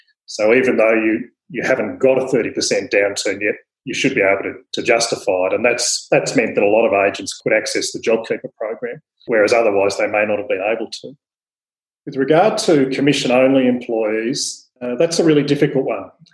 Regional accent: Tasmania, Australia; I'm stuck in my home state of Tasmania and I can't get out.

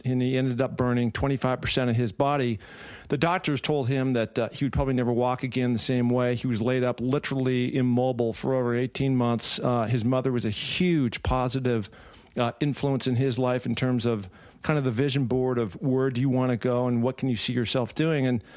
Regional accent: Seattle, Washington, United States; now in Hermosa Beach, United States; And we hail actually both from the Northwest. You are now living in Portland. I'm from Seattle.

